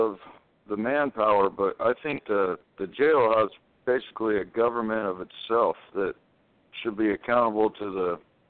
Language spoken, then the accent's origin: English; Washington, United States; I'm from up in Washington.